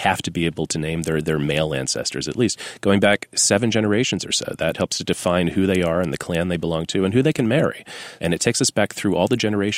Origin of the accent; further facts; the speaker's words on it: Texas, United States; I grew up in the Bible Belt in West Texas, admittedly in an academic family